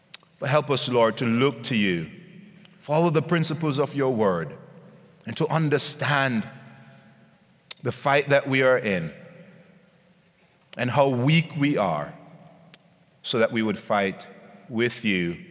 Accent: Jamaica; Just my nature as a Jamaican.

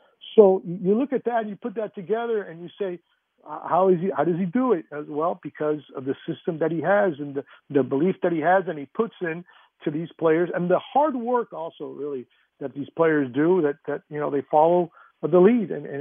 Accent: Miami, Florida, United States; I mean, I've known him from day one, and like me, born and raised in Miami, and he went to Miami High.

